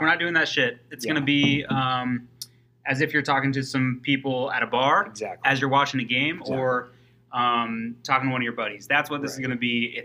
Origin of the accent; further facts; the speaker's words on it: Lincoln, Nebraska, United States; We are lifelong Husker fans, born and raised in Lincoln, Nebraska.